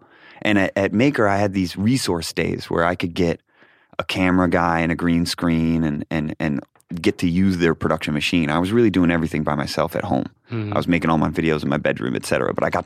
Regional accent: Rochester, New York, United States; born there; I was born in Rochester, New York.

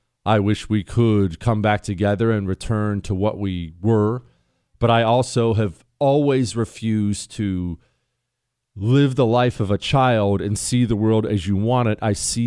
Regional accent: United States; I'm an American. I speak English.

